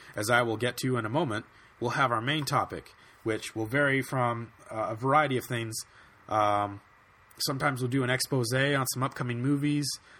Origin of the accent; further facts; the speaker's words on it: Hawthorne, California, United States; Yeah, I'm from California. I like to think of myself as from Santa Barbara, California. But I was born and grew up in a town just outside of Los Angeles called Hawthorne.